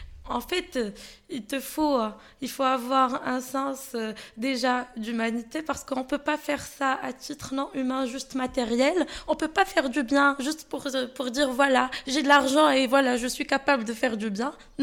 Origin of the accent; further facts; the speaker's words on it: Fès, Fès-Meknès, Morocco; de Fès, j'ai 24 ans